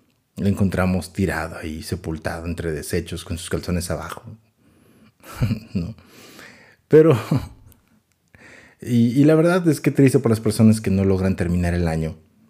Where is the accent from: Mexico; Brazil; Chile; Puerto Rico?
Mexico; Tula, Hidalgo; hace poco vi una noticia por aquí cerca de donde vivo. Ya les dije, soy de Tula.